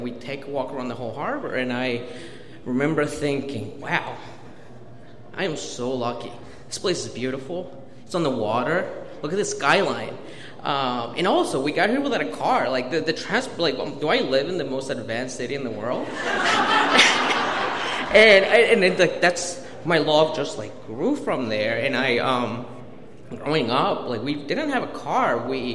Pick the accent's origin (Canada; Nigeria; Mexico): Mexico; now in Baltimore, United States; I am an immigrant from Mexico. I'm a DACA recipient. I'm a lawyer